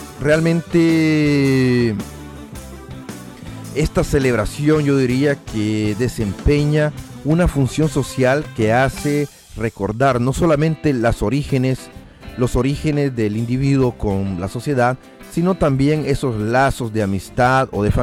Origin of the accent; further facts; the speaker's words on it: El Salvador; now in Mexico; Y les decía que en mi país se celebra el Día de los Difuntos allá en El Salvador, pero las costumbres nuestras distan mucho de ser a las costumbres mexicanas.